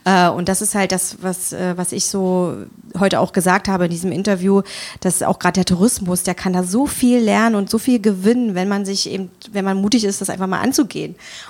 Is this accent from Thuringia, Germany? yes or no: no; Magdeburg, Saxony-Anhalt, Germany; also born or lived in Bulgaria; Ich bin ein Magdeburger Kind und in der Landesfrauenklinik geboren und bin aber, bis ich 6 war, ein halbes Jahr Bulgarien, ein halbes Jahr Magdeburg, immer im Wechsel, bis ich eingeschult worden bin und deswegen auch in 2 Kulturen.